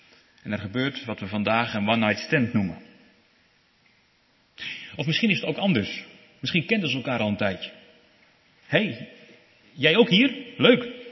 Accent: Netherlands; Wij als Hollanders zeggen dan, als de wijn is in de man, is de wijsheid in de kan.

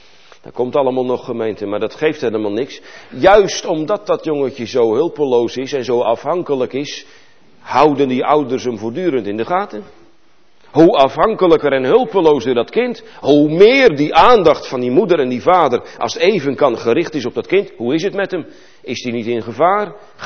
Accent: Urk, Flevoland, Netherlands; mijn geboortedorp, ik kom van Urk af, weet u misschien wel, een vissersdorp

